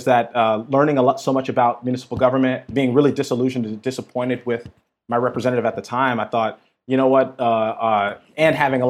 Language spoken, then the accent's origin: English; Minneapolis, Minnesota, United States; So I grew up, born and raised in North Minneapolis, which, if folks don't have context, that's sort of like the black neighborhood of Minneapolis.